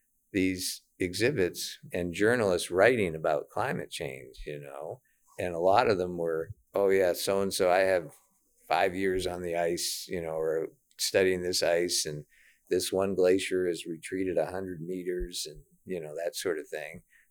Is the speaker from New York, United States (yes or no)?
no; Maine, United States; I grew up in Maine.